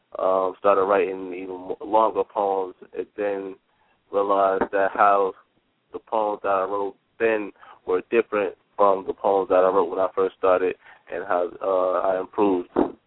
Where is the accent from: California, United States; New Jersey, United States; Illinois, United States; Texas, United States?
New Jersey, United States; 16. I'm from North New Jersey.